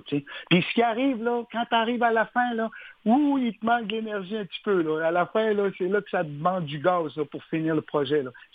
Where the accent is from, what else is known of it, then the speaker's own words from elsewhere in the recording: Uashat-Mani-utenam, Quebec, Canada; on vient de la communauté de Ouachat-Macmahiutenam.